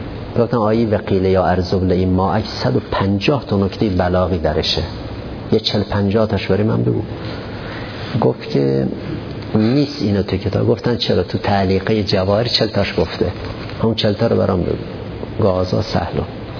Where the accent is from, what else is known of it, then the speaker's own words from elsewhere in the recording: Iran; گفت کجایی هستی؟ گفتم ایرانی.